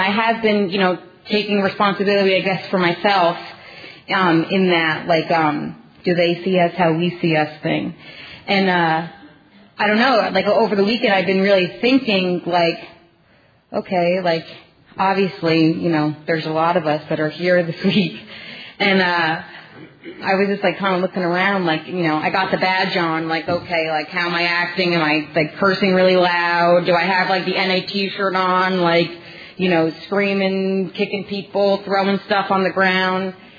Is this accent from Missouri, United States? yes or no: no; New Jersey, United States; I'm an addict from New Jersey.